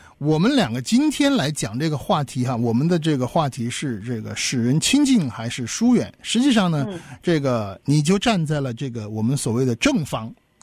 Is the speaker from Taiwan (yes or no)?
no; China; 他们都移民过来了，我们也是中国人